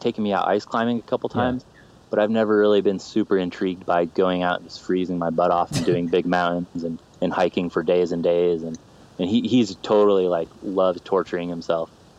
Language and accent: English; Orem, Utah, United States; also born or lived in Salt Lake City; So I was born in Salt Lake City, Utah.